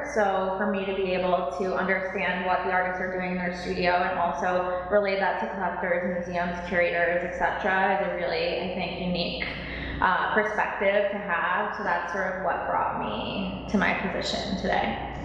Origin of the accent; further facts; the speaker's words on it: Miami, Florida, United States; I'm originally from Miami, but I studied fine art and art history there.